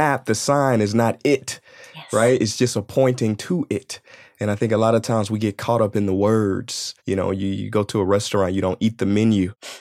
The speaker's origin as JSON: {"language": "English", "town": "St. Louis", "region": "Missouri", "country": "United States", "said": "I'm from St. Louis."}